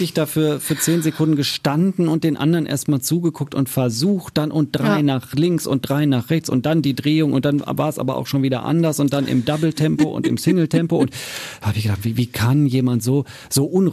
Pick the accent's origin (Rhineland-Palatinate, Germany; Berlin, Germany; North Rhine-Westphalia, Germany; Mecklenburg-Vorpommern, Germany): North Rhine-Westphalia, Germany; Hattingen; Und ich kam so ein bisschen vom Land, so Richtung Hattingen, ne? Kennt man hier im Ruhrgebiet.